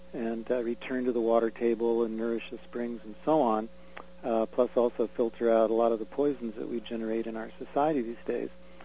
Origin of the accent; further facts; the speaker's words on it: Santa Fe, New Mexico, United States; I grew up in Santa Fe, New Mexico, which a long time ago was founded as a very pedestrian city and has very cozy little narrow streets and compact building structure